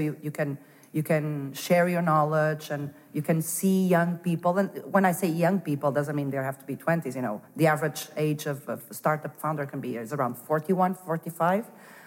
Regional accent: Porto, Norte, Portugal; moved away as an adult; also born or lived in Denmark; So I was born in Porto and raised in Porto

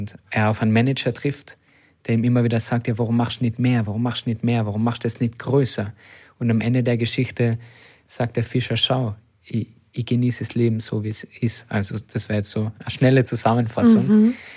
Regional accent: Austria; bei uns in Österreich, in Tirol und in Salzburg

